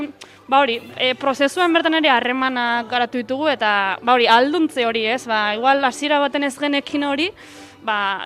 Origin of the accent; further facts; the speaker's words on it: Aginaga, Basque Country, Spain; born there; 25 urte dazkat eta bueno, Aginarra jaiotzez. Zentrotik urruti xamar dago, baina bueno, Aintzi bazterrin jaio nitzan.